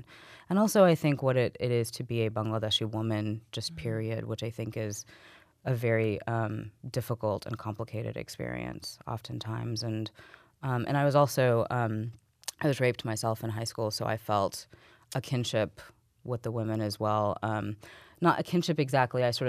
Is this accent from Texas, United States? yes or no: yes; Midland, Texas, United States; I grew up in West Texas in Midland, in the Midland-Odessa area